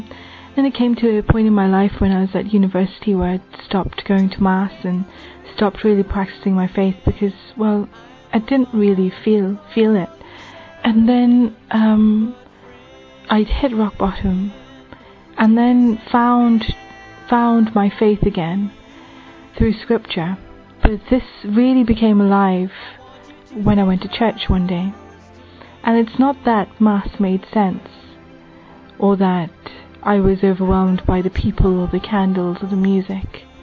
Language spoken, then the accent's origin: English; England, United Kingdom; I'm from England, and I'm 27 years old.